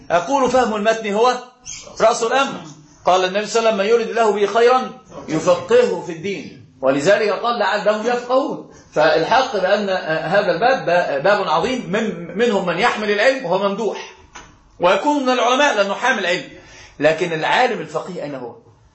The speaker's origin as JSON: {"language": "Arabic", "country": "Egypt", "said": "ولأن طبعا أنا أقول أنا مصري"}